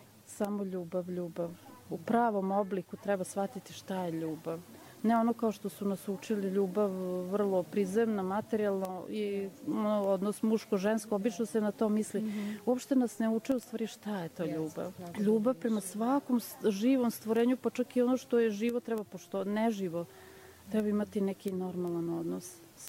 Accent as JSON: {"language": "Serbian", "region": "Vojvodina", "country": "Serbia", "lives_now": "Belgrade, Serbia"}